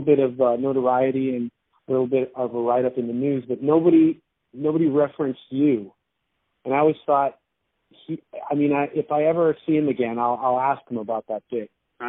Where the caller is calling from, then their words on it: Toronto, Ontario, Canada; I'm from Toronto, I'm calling you from Toronto.